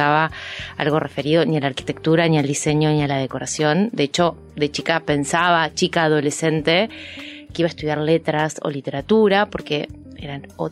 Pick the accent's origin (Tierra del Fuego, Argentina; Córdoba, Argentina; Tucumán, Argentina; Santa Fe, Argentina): Santa Fe, Argentina; Reconquista; Yo soy de Reconquista, de una ciudad de norte santafesino, 800 kilómetros de acá. Es una ciudad chiquita